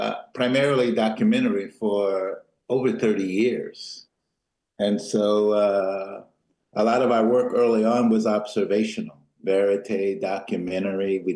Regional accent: Los Angeles, California, United States; Memories of growing up in Los Angeles, hearing her on the radio

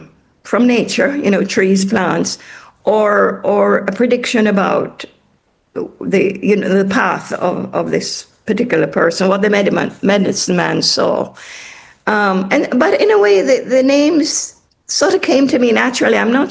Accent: Jamaica; So my interest springs from the fact that I'm a Jamaican.

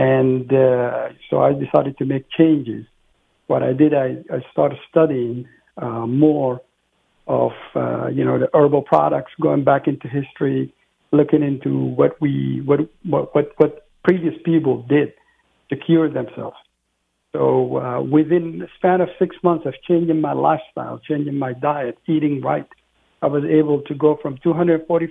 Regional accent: Sudan; My grandfather, who lived, I'm from Sudan, he lived by the Nile. He owned a farm.

